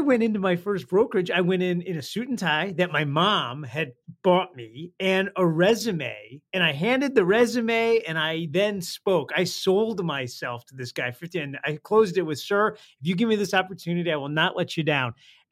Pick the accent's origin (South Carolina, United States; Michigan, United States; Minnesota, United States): Michigan, United States; Detroit; Because I grew up in Detroit.